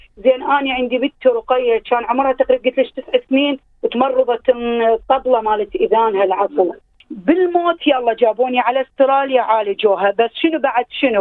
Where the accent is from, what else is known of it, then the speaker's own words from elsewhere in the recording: Iraq; also born or lived in Iran; now in Australia; أنا جاية من خلفية تعبانة، أنا جاية من العراق، العراق تعبان.